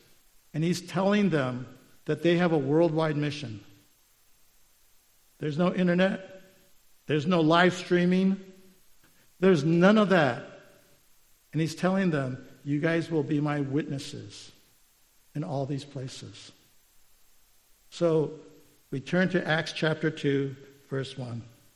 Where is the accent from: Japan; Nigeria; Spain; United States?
Japan; Okinawa; I grew up in Okinawa, and Okinawa has typhoons.